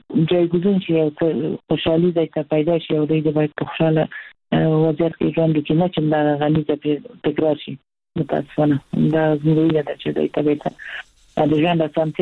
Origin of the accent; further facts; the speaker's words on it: Herat, Afghanistan; د هرات ښار نه ډېر موږ د هرات یو فرهنګي ښار دی